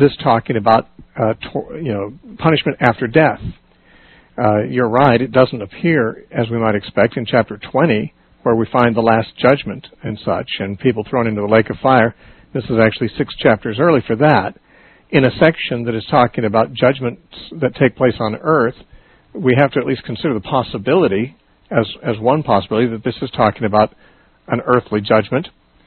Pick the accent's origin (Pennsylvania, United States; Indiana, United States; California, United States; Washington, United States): California, United States; Temecula; we have a meeting in Temecula, my hometown.